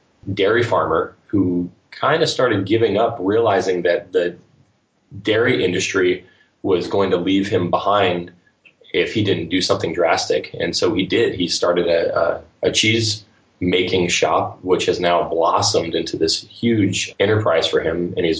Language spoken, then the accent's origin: English; Fort Lauderdale, Florida, United States; it kind of starts off in the sprawling suburbia of South Florida. I grew up in Fort Lauderdale